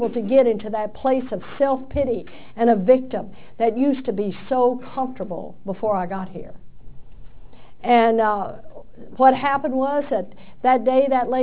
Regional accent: Texas, United States; You know, I'm a hick from Texas.

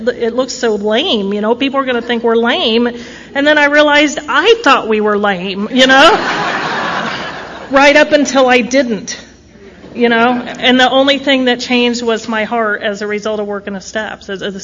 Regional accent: Ohio, United States; also born or lived in California; I did not want to be from Ohio. I was born in California. By the time I was six, I knew I was born in California, and I was very annoyed that they had moved to Ohio.

